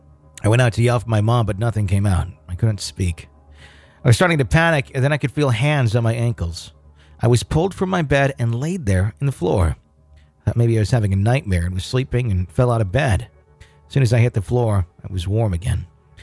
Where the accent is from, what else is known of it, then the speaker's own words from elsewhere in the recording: New York, United States; I was born and raised in New York, now in Arizona, and things still happen.